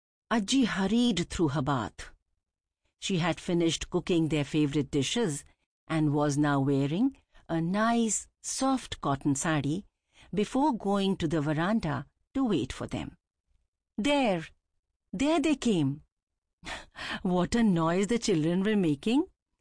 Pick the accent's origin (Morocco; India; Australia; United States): India; Shiggaon, Karnataka; I spent my childhood carefree, stress-free, with my cousins and grandparents at my hometown, Shigaon, a sleepy town in North Karnataka.